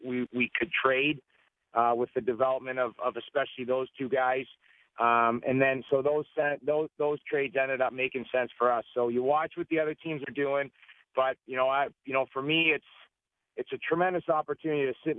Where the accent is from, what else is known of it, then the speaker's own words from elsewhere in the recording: Toronto, Ontario, Canada; Well, first of all, obviously I grew up in Toronto